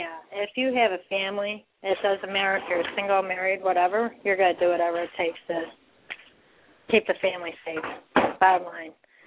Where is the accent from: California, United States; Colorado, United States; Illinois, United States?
Illinois, United States; Harvey; I grew up in Harvey.